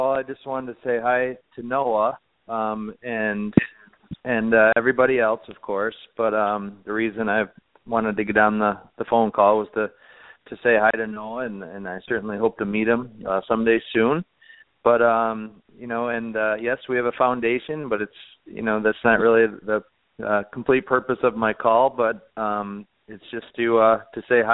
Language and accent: English; New York, United States; I grew up in Northern New York